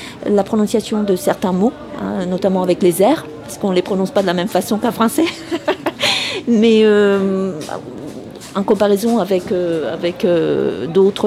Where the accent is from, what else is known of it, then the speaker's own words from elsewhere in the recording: Como, Lombardy, Italy; French is a second language; je suis italienne, je suis originaire de Côme, du lac de Côme, donc c'est la frontière avec la Suisse. Et à l'école donc j'avais appris l'anglais en tant que première langue, donc le français je connaissais pas du tout.